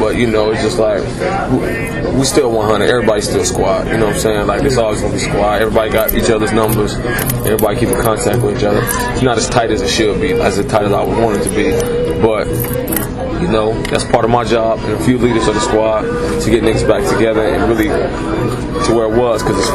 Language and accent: English; Arizona, United States; You know, I'm from Arizona, but yeah. I used to live out there for a couple years.